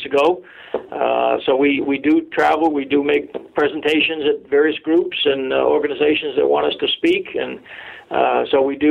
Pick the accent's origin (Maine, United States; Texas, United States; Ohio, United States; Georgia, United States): Maine, United States; Bangor; moved away as an adult; now in Springfield, United States; I call Maine home. As I said, I grew up in Bangor in the area through college, but then went into service and then worked for the government, and I now live in Springfield, Virginia with my wife